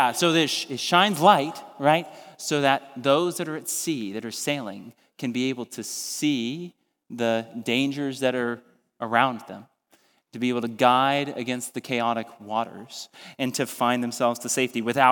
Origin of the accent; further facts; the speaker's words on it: Ohio, United States; now in Maine, United States; first moved to Maine, I'm originally from Ohio, if you didn't know that.